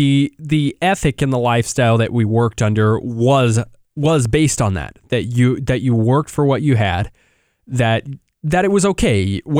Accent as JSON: {"language": "English", "country": "United States", "said": "She was Mexican. She lived in Mexico City. I was from the United States, and we really had a great relationship at the beginning."}